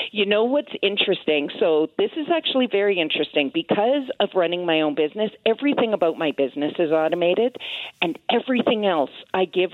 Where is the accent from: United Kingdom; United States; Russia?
United Kingdom; Scotland; and we're both Scottish, but somehow I didn't get the Scottish part.